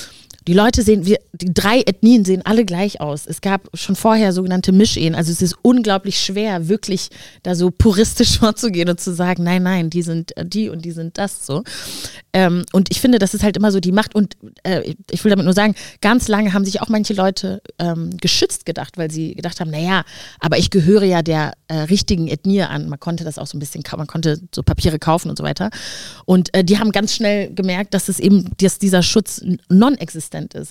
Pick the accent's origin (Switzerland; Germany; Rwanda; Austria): Rwanda; Also ich bin in Ruanda geboren und aufgewachsen